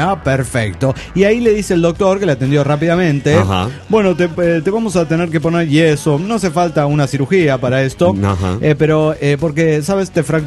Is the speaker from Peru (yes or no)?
yes; Juliaca, Puno, Peru; de Juliaca, Perú.